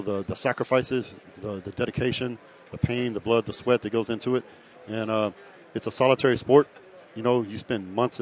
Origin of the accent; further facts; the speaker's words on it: Texas, United States; I grew up in West Texas, and the only things to do in West Texas was drink beer and hunt.